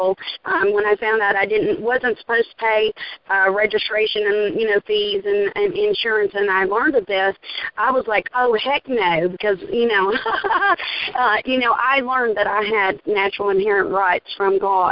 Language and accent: English; Mississippi, United States; I'm from Mississippi. I'm a Mississippi National, and I am not afraid of them.